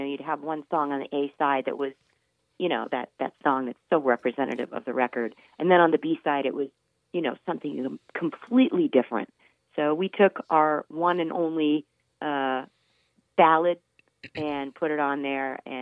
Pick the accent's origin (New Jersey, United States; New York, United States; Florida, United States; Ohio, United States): Florida, United States; Clearwater; It's about an hour south of my hometown of Clearwater, St. Petersburg.